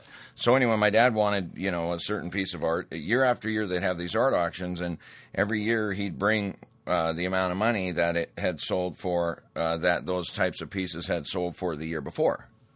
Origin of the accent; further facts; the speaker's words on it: Great Falls, Montana, United States; I'm from Great Falls, Montana, originally.